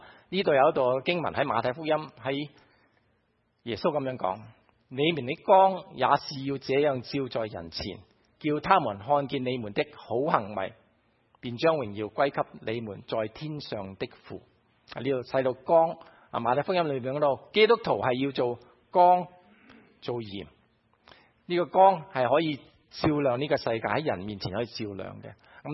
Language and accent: Cantonese; Guangdong, China; 我哋广东人咧就有啲字